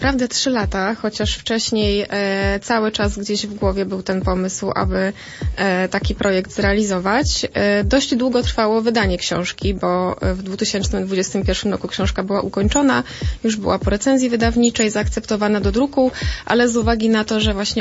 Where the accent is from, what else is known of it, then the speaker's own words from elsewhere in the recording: Subcarpathian Voivodeship, Poland; now in Lublin, Poland; jeszcze jako uczennica nagrywałam audycję wraz z koleżanką w radiu regionalnym podkarpackim, bo nie pochodzę z Lublina.